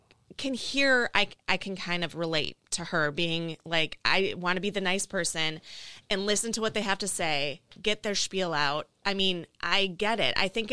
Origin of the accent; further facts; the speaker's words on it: Minnesota, United States; Okay, so listen, I'm from Minnesota.